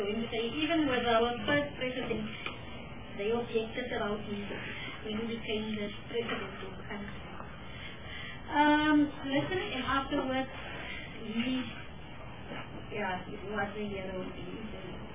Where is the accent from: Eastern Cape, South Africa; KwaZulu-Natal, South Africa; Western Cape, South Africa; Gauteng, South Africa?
Western Cape, South Africa; I am from the Western thing, and I'm an MC.